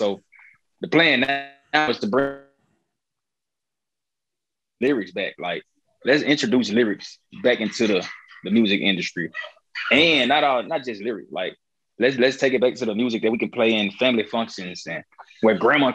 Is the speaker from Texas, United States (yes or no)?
no; Memphis, Tennessee, United States; Yeah, so I'm originally from Memphis.